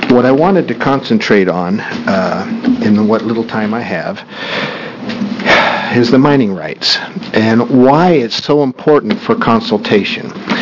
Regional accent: Baker City, Oregon, United States; I'm from Baker City.

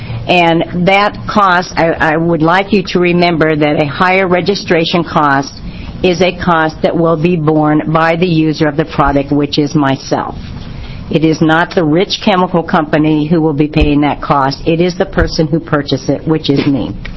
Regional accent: Hood River, Oregon, United States; I'm from Hood River, Oregon. I'm a fourth-generation orchardist.

